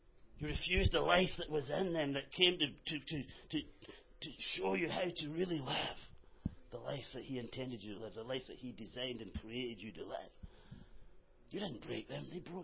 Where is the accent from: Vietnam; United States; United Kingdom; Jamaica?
United Kingdom; Scotland; I can say it because I'm Scottish.